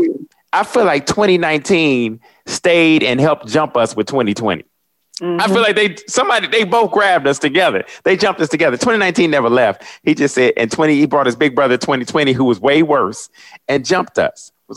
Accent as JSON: {"language": "English", "town": "Dayton", "region": "Ohio", "country": "United States", "said": "I'm from Dayton, Ohio originally."}